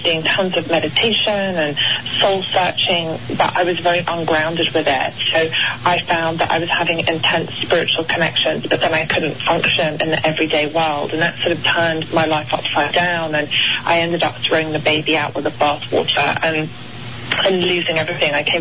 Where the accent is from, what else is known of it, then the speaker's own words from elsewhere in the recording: United Kingdom; And I know, being British, it's like, oh, well, why America's Intuition Coach?